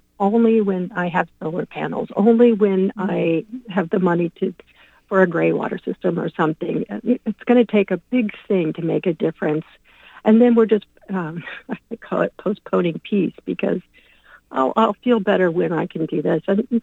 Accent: Kansas City, Missouri, United States; First of all, I have to say I am from Kansas City, Missouri.

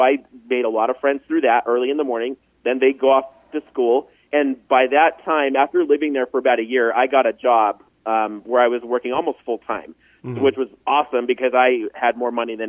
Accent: Utah, United States; I did not have a lot of friends in growing up in Utah as a homeschool kid.

